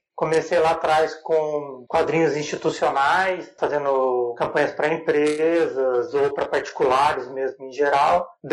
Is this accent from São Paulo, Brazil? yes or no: yes; São Paulo, Brazil; né? Sou daqui do interior de São Paulo